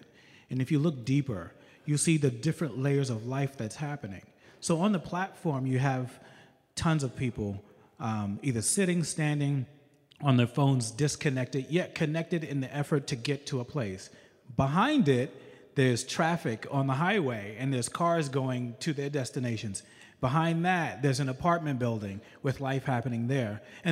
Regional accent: New York, United States; So I'm from New York, and while I was in New York, I had an opportunity to, well, I kind of was birthed into art.

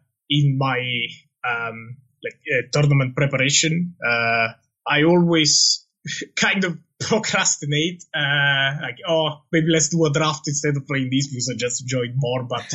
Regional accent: Naples, Campania, Italy; because I'm from Naples.

